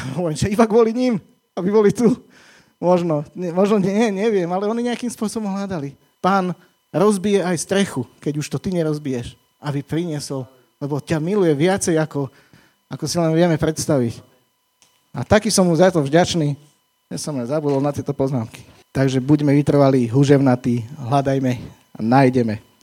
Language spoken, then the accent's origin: Slovak; Partizánske, Trenčín Region, Slovakia; Však my sme z Partizanského.